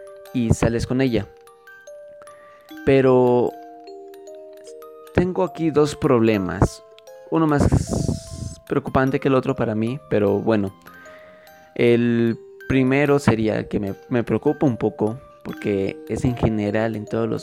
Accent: Mexico City, Mexico; de Ciudad de México de nuevo

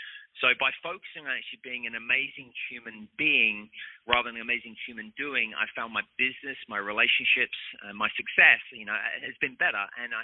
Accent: England, United Kingdom; I'm English, so my stiff upper lip is probably the word I'd use.

